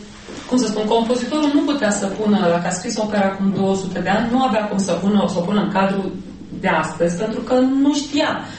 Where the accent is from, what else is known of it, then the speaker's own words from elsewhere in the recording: Romania; Sunt, cum am spus odată, locuiesc într-o valiză și atunci asta nu mă face decât un fel de cetățean internațional, dar care este român.